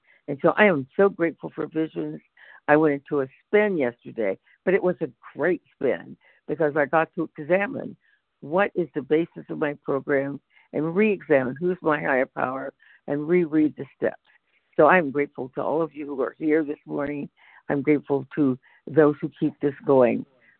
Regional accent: California, United States; from California.

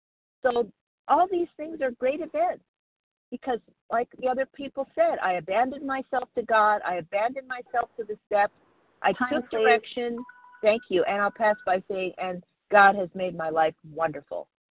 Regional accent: Palmdale, California, United States; I am from Palmdale, California

